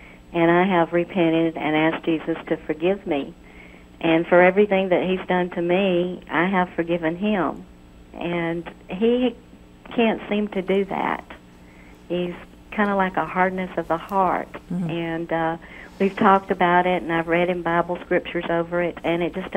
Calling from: Birmingham, Alabama, United States; I'm from Birmingham, right here next door.

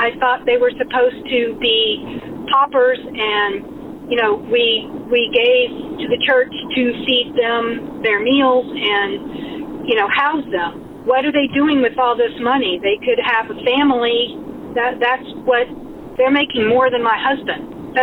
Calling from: Atlanta, Georgia, United States; I'm calling from Atlanta.

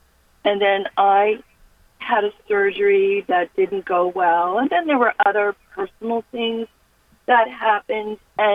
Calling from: New Jersey, United States; This is Morris County, actually.

